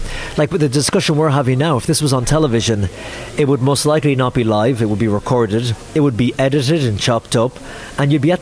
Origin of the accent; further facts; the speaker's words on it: Ennis, Munster, Ireland; I got married in my hometown of Ennis in Ireland.